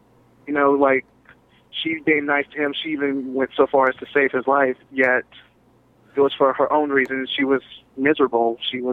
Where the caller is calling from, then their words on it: Oakport, Georgia, United States; We're calling from Oakport, Georgia.